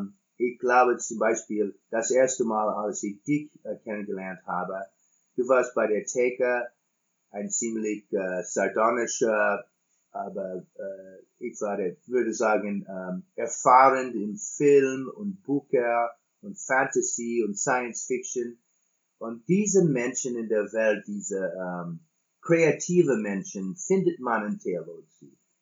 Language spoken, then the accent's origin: German; United States; German is a second language; Ich bin Amerikaner, aber bin mehr Mensch als Amerikaner.